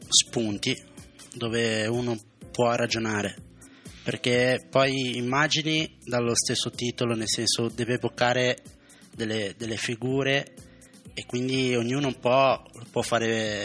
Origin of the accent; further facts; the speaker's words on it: Genoa, Liguria, Italy; poi noi che siamo di Genova